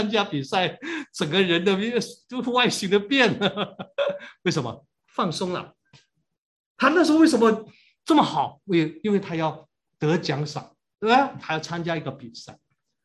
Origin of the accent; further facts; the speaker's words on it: Hong Kong; 我在香港牧会这么多年，礼拜六晚上喝喜，我们香港人礼拜六晚上很多人结婚喝喜酒的